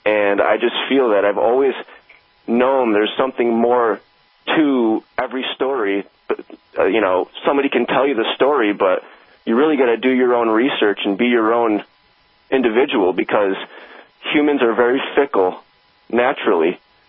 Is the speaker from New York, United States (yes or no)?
yes; Rome, New York, United States; born there; I was born in Rome, New York. I guess you could call me a millennial. I'm turning 28 this September